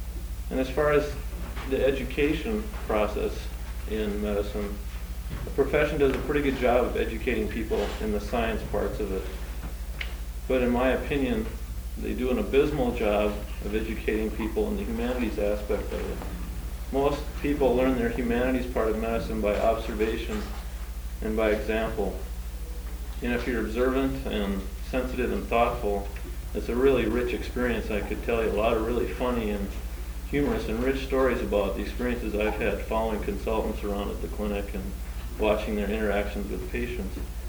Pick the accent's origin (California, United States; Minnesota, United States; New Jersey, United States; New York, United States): Minnesota, United States; Rochester; also born or lived in Fargo; I was born in Fargo, North Dakota, raised mostly in Rochester, and been a longtime resident there